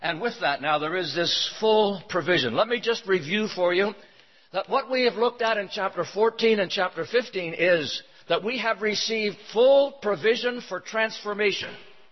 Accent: Canada; born there; because I was born in Canada.

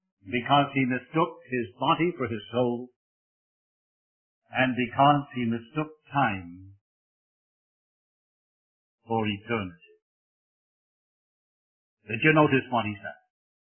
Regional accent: Wales, United Kingdom; I was born and brought up in Wales.

